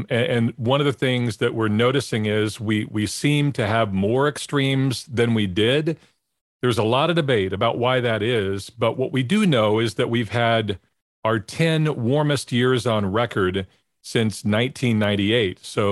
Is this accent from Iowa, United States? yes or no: no; Kansas, United States; or can even remember growing up in Kansas